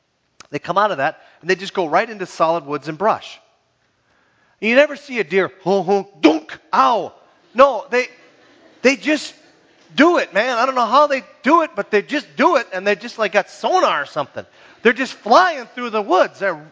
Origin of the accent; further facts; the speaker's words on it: Hibbing, Minnesota, United States; I go home to my hometown, Hibbing